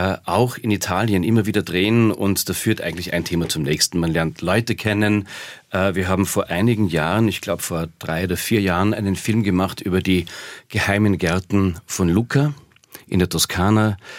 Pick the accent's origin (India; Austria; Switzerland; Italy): Austria; weil zumindest bei uns in Österreich die Sender